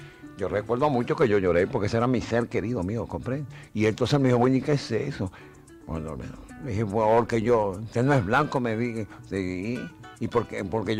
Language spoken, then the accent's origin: Spanish; La Guaira, Venezuela; no es que yo fui criado en La Guaira